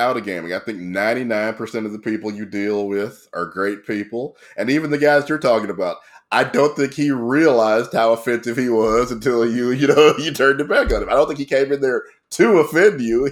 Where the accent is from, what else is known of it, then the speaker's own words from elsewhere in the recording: Shreveport, Louisiana, United States; now in Dallas, United States; the majority of my friends that I've met in Dallas, I'm originally from Shreveport